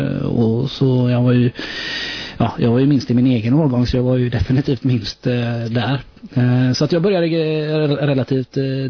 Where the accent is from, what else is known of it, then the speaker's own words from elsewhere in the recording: Masthugget, Västra Götaland County, Sweden; jag var nog 4 år i Masthugget där jag är uppvuxen